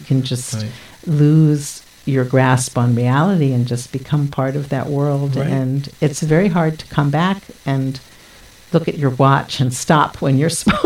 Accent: Philadelphia, Pennsylvania, United States; And I grew up in Philadelphia, of course, and my dad had a bookstore there.

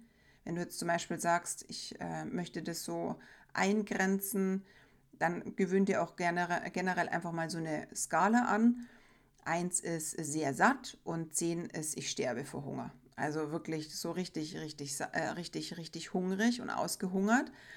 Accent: Bavaria, Germany; Sie haben so Klangerl, heißt es bei uns in Bayern, so Gelüste, so Verlangen nach etwas Bestimmtem.

